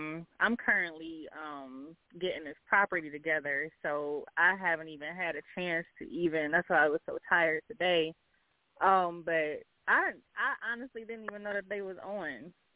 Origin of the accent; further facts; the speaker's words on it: Ohio, United States; Okay, yeah, so I'm from Ohio.